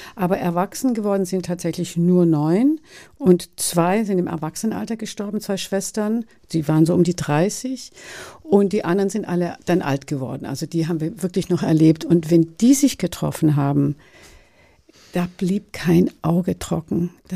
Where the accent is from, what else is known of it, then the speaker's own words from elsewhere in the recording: Baden-Württemberg, Germany; ich komme aus dem Schwarzwald und wir sprachen und sprechen immer noch einen Dialekt, wenn wir zusammen sind